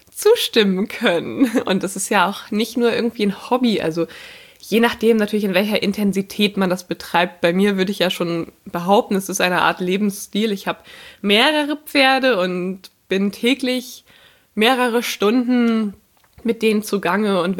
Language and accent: German; Schleswig-Holstein, Germany; Ich komme aus Schleswig-Holstein, also Ostholstein im Norden Deutschlands, direkt an der Ostsee. Hier ist es richtig schön.